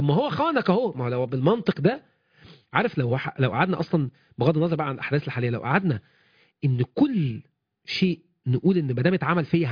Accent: Mansoura, Dakahlia, Egypt; عندنا في المنصوره حتى على الملأ

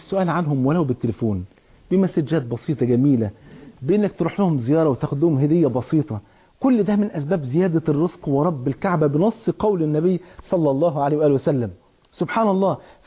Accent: Egypt

